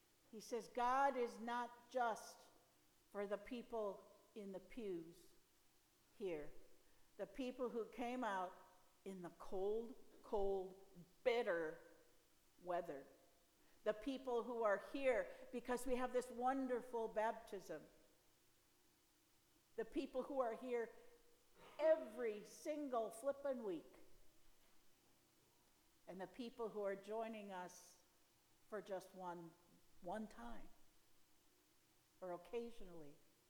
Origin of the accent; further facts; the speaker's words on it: Buffalo, Minnesota, United States; So Stratford is not my hometown. Buffalo, Minnesota is my hometown. If I were to go back there and preach, they would expect me to say all kinds of nice things. And I would. I had a great childhood there.